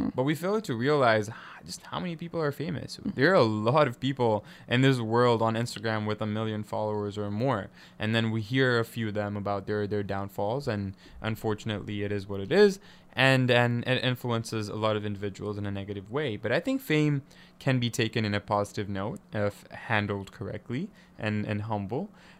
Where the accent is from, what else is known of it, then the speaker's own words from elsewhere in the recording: Tanzania; Like, I'm from Tanzania. I grew up by the ocean. This is not where I'm supposed to be.